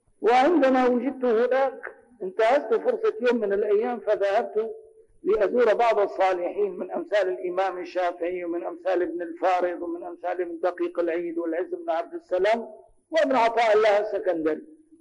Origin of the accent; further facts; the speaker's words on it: Damascus, Damascus Governorate, Syria; عدت إلى بلدي دمشق مثل هذا اليوم تقريبا